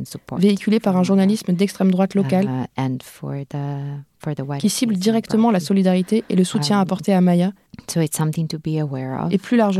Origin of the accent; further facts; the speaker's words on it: Italy; Je vais prendre l'exemple de l'Italie en tant qu'Italienne